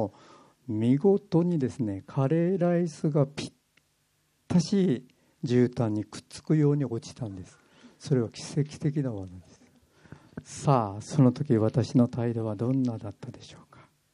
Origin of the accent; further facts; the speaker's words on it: Kyushu, Japan; 私は九州男児であんまり家事を手伝わないものでしたけれども